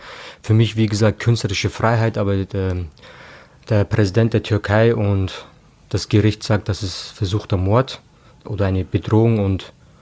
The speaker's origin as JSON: {"language": "German", "region": "Bavaria", "country": "Germany", "tie": "born or raised there", "said": "Ich bin ein in Deutschland groß gewordener Junge, ich bin gebürtiger Oberpfälzer."}